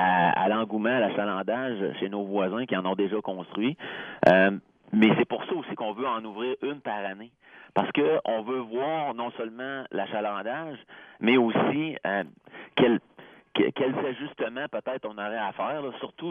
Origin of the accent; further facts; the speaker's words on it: Quebec City, Quebec, Canada; il savait que je venais de Québec.